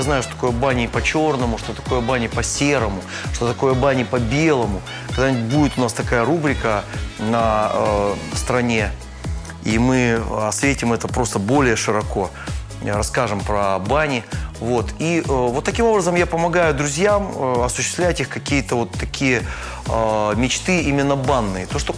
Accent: Novosibirsk, Novosibirsk Oblast, Russia; так как я родился и вырос в Сибири, в городе Новосибирск.

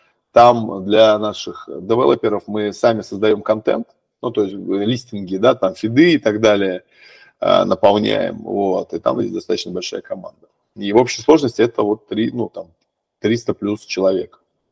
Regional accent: Saint Petersburg, Russia; я вообще из Петербурга.

